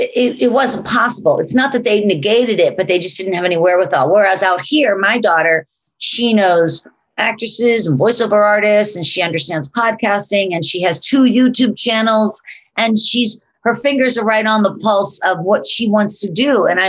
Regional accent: Gibsonia, Pennsylvania, United States; I grew up outside of Pittsburgh in a tiny little town called Gibsonia, where, there were no streetlights. There were no sidewalks. I mean, it was kind of rural

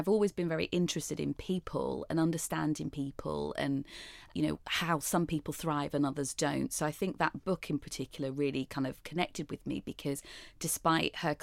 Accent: Yorkshire and the Humber, United Kingdom; also born or lived in London; I grew up in Yorkshire and then came back to London. I was born in London, actually, grew up in Yorkshire and then came back to London for my college and a university.

